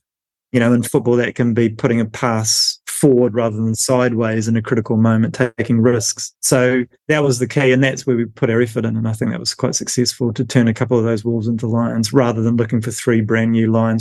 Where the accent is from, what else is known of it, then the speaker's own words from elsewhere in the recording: New Zealand; now in United Kingdom; I'm a New Zealander, but I live in England and quite close to Oxford.